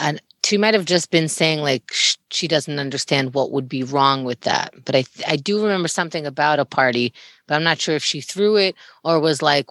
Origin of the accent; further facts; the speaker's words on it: Germany; I grew up in Germany